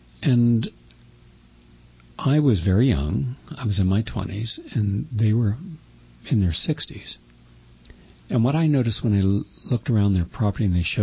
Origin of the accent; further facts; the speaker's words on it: West Virginia, United States; Because I had seen that growing up in West Virginia